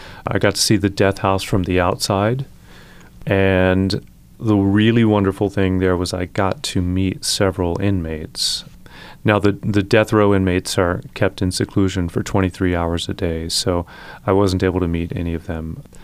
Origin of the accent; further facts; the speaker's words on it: United States; I'm from the Texas-Louisiana border originally, and half of my family are Cajun.